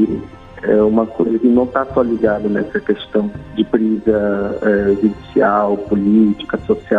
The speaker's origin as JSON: {"language": "Portuguese", "region": "Roraima", "country": "Brazil", "said": "sou de Roraima, sou da terra indígena Raposo Serra do Sol, povo Sapará"}